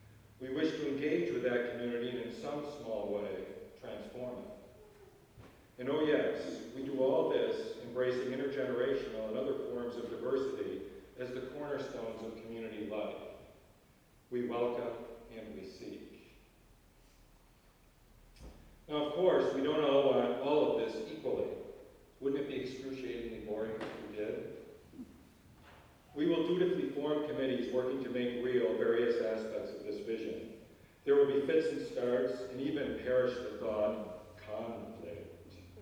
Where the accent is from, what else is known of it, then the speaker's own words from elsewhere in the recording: Ireland; because I'm Irish, it can't resist a great story.